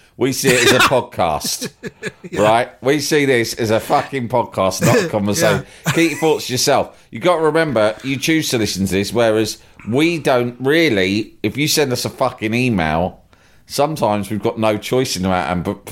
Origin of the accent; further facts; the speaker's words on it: London, United Kingdom; if you come to London, right, as a Londoner, I'm going to tell you how to speak about London.